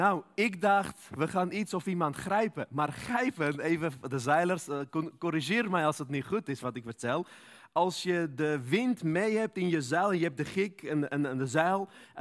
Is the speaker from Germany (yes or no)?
no; Armenia; Dutch is a second language; now in Netherlands; ik kom uit Armenië en Armeniërs kunnen niet echt zeilen. Wij hebben veel bergen, maar geen water, geen zee.